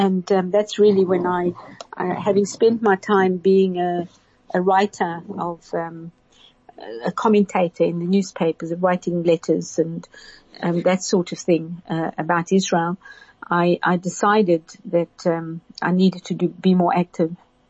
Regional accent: Pretoria, Gauteng, South Africa; born there; as you can hear from my accent, I'm actually a South African. I'm born in Pretoria. And I'm born to a father who was an ardent Zionist.

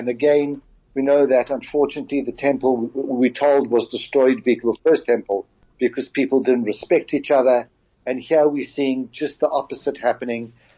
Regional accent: South Africa; accent: South African; he has my accent, and I hear his accent, and obviously both from South Africa, and working in London.

